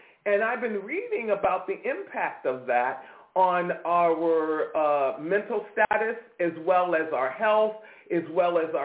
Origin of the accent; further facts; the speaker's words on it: East Coast, United States; accent: East Coast; Yesterday somebody said, you truly are from the East Coast, because I was angry and my accent came out.